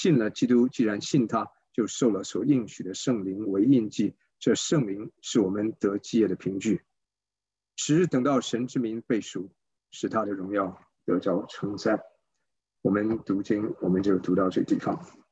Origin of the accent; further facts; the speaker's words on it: Taiwan; 那么在我们在台湾长大的，我们在经历许许多多的选举